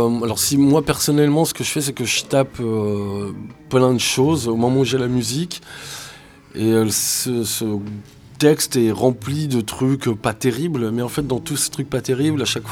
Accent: Brest, Brittany, France; Puis c'est tous des potes, on est tous de Brest.

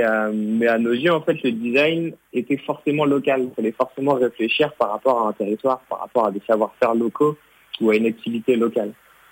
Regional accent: Pays de la Loire, France; parce qu'on est bretons, nous, de base, on vient de Mayenne

